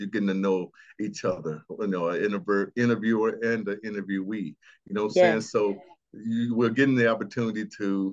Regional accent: Arkansas, United States; So I am from Arkansas, so I am a country boy, military veteran.

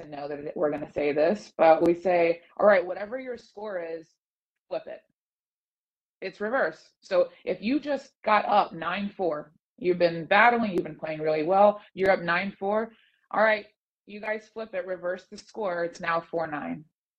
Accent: Little Rock, Arkansas, United States; So I was from Arkansas, I was from Little Rock, and then so this didn't seem too far away.

